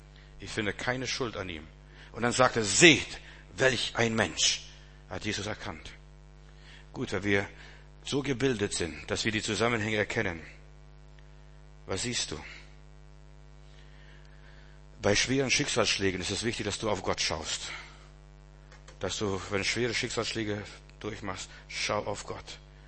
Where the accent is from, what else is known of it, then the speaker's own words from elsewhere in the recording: Altötting, Bavaria, Germany; und ich bin in Altötting groß geworden, ein Stück weit